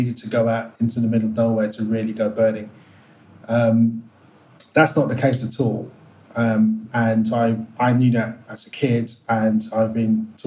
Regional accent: London, United Kingdom; born there; And luckily I was born in Northwest London as a human.

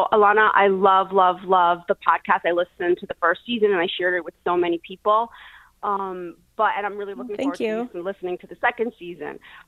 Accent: New York, United States; And I'm a New Yorker. I've, you know, been to Puerto Rico maybe like 3 or 4 times in my life, but I still feel that connection through the generations and through the music.

